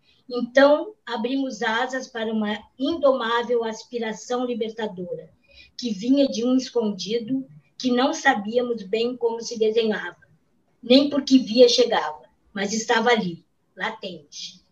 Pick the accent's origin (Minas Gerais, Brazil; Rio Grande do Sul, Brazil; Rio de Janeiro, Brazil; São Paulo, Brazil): Rio Grande do Sul, Brazil; Jaquirana; born there; Jaquirana, onde eu nasci.